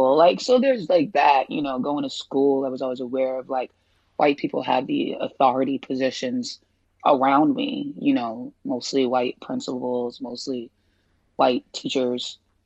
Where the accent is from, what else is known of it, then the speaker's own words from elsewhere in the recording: Boston, Massachusetts, United States; now in New York, United States; Yeah, I'm from Boston.